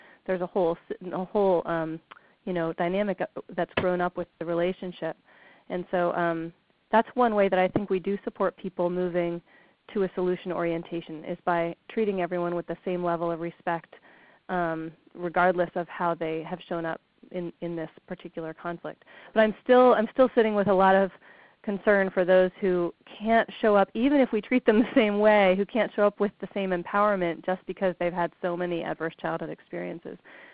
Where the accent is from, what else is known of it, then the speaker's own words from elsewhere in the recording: Missouri, United States; Molly and Jeffrey, I met you in Florida. I'm the one from Missouri.